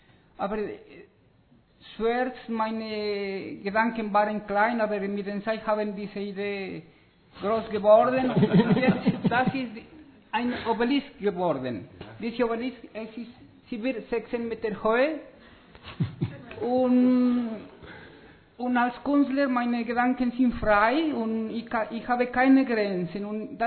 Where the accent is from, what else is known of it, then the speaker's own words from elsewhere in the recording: South Colombia, Colombia; German is a second language; ich komme aus Kolumbien, von Süden von Kolumbien.